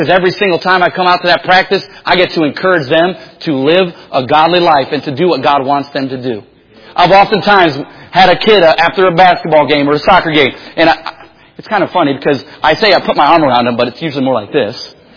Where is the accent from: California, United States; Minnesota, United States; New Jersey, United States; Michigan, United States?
Michigan, United States; now in Portland, United States; I grew up in Michigan. Coffee was like, I mean, there was coffee shops around, but moving out here to Portland, it's like, good night, there's a Starbucks every 3 feet.